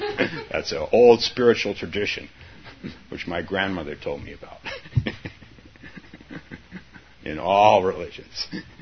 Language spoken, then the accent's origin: English; San Francisco, California, United States; Northern Minnesota, no less. And I grew up in San Francisco.